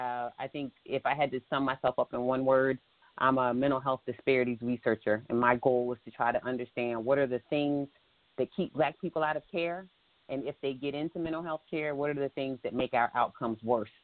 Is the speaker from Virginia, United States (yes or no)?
yes; Virginia Beach, Virginia, United States; I am from the Virginia Beach, Virginia area.